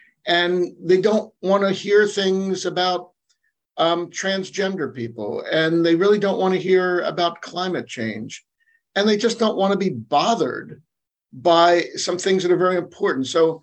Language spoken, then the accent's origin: English; Philadelphia, Pennsylvania, United States; so I grew up in newspapers in Philadelphia